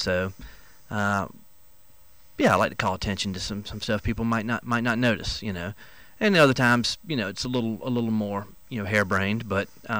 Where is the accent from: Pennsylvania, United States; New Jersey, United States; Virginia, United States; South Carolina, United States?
South Carolina, United States; Abbeville; I'm from Abbeville